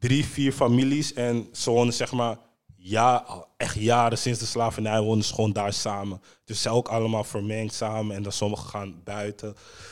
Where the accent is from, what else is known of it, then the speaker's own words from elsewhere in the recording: Netherlands; ze kijken naar me als Hollandse man sowieso.